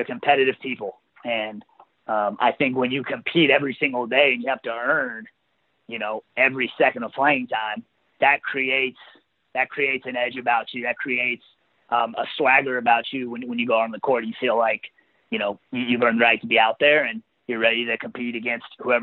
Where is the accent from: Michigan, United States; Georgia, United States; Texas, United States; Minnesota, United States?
Texas, United States; Houston; growing up in Houston, both my parents are in Texas. And so, you know, it's being a little bit closer to home.